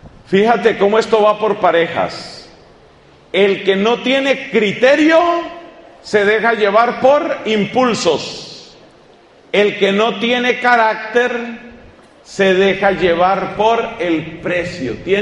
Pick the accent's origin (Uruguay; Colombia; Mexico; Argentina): Colombia; En mi país, Colombia, como en tantos otros lugares, hay un grave problema de corrupción